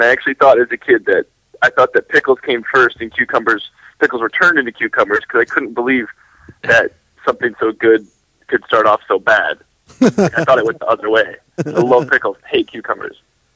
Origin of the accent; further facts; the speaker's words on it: Mason City, Iowa, United States; I grew up in Mason City, Iowa.